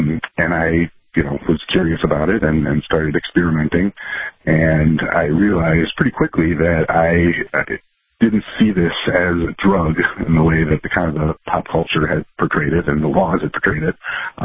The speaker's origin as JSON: {"language": "English", "town": "Chicago", "region": "Illinois", "country": "United States", "tie": "born or raised there", "said": "I grew up in Chicago in a neighborhood called Lincoln Park that was fairly well-to-do, and I went to a private school that was very Jewish and very wealthy"}